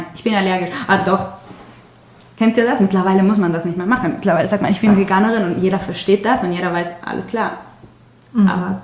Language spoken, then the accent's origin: German; Mexico; German is a second language; Ich komme aus Mexiko